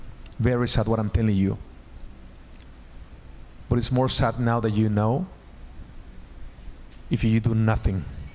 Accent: Mexico; now in United States; I'm from Mexico. I love Mexico.

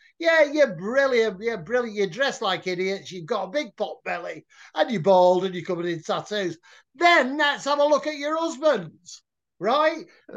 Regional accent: Manchester, North West England, United Kingdom; Manchester, I'm a Mancunian

